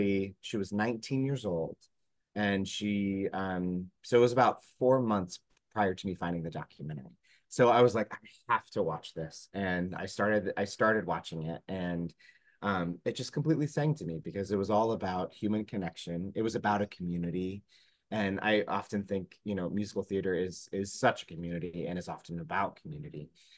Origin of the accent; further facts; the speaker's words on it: Columbus, Ohio, United States; I'm from Ohio. I was like, what? It's a beautiful title. What is this? So I click on it, and then it said in Columbus, comma. I'm like, that's my hometown.